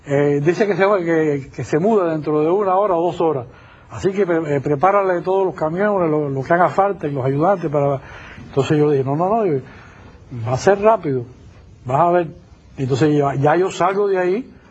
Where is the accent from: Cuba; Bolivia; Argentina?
Cuba; Yo soy un general cubano